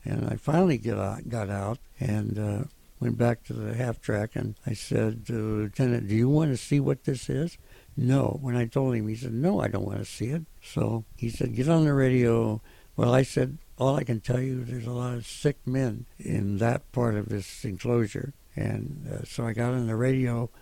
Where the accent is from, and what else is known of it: Iowa, United States